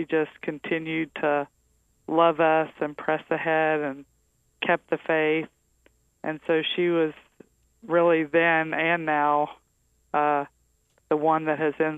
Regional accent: Winfield, West Virginia, United States; Well, I grew up in a little town that many of your listeners probably have never heard of, in Winfield, West Virginia. I'm a mountain mama.

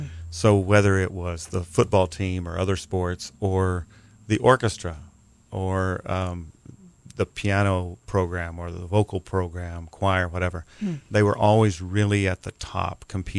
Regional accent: Odessa, Texas, United States; I grew up in a small city in the middle of the desert of West Texas called Odessa.

